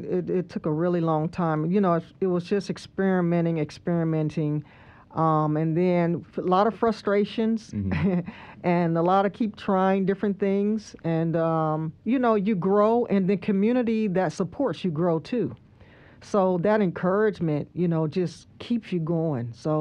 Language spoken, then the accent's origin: English; Cleveland, Ohio, United States; Well, my journey has been, I was raised in Cleveland, Ohio, and my introduction to music was through my mother.